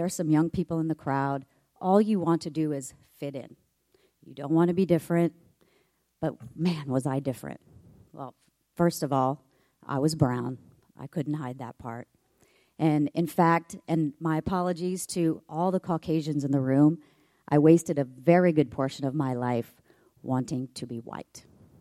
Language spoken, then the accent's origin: English; Midwest, United States; And growing up in the Midwest where I grew up, laying out and tanning by the pool was an after-school and weekend activity of all of my friends.